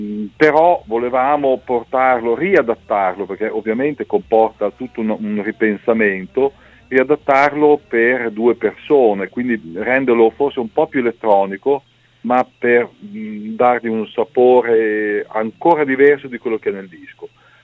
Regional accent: Emilia-Romagna, Italy; noi siamo Emiliano Romagnoli

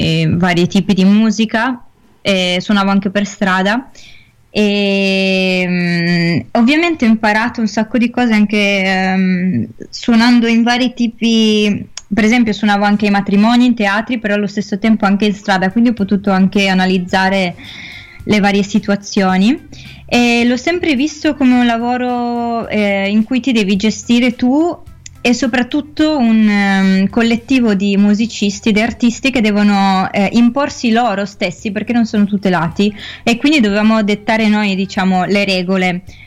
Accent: Milan, Lombardy, Italy; born there; also born or lived in Trieste / Granada; Sono nata a Milano, mio padre è di Milano, e poi ho vissuto a Trieste da mia madre. A un certo punto, poi mi sono trasferita per 3 anni a Granada, che è stata un po' la mia seconda casa.

